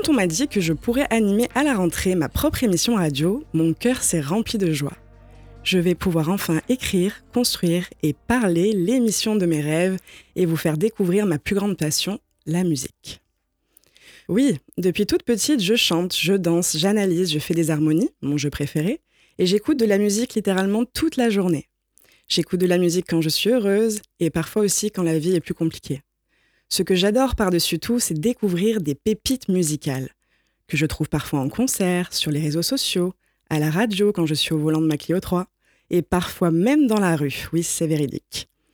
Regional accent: Nîmes, Occitanie, France; je suis originaire de Nîmes, je suis partie longtemps ailleurs, et me voilà de retour dans ma ville natale avec ses 42 degrés à l'ombre, ses arènes majestueuses, la Maison Carrée, la Feria, les Jardins de la Fontaine, mon ancien lycée Alphonse Daudet

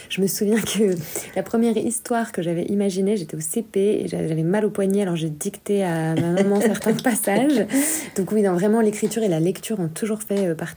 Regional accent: Nîmes, Occitanie, France; now in Paris, France; ça fait 12 ans que j'habite à Paris, mais je suis née à Nîmes, j'étais au lycée d'Audet, j'ai grandi ici, et bon, évidemment, mes parents habitent toujours là

